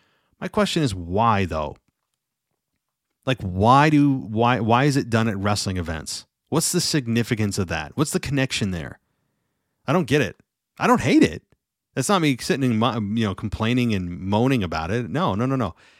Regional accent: United States; I mean, I'm from the States.

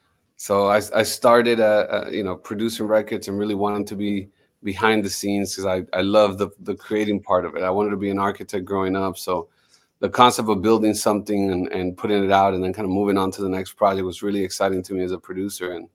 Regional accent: Miami, Florida, United States; I'm a kid that, even though I'm Colombian, I grew up in Miami.

